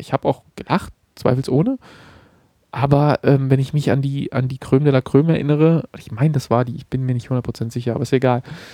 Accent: Berlin, Germany; Und also ich bin ja aus Berlin ursprünglich und deshalb sowieso irgendwie der Sache verbunden.

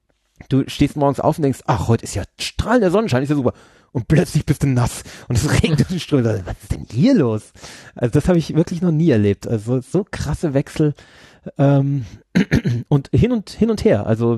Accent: Frankfurt, Hesse, Germany; wir sind auch damit aufgewachsen im Endeffekt, dass wir uns durchs Bahnhofsviertel bewegen und dass wir da zwischen Junkies herumlaufen

